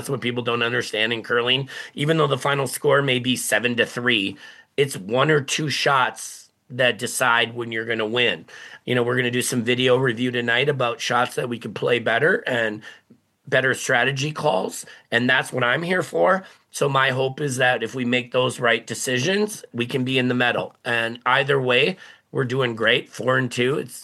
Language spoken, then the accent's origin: English; Minnesota, United States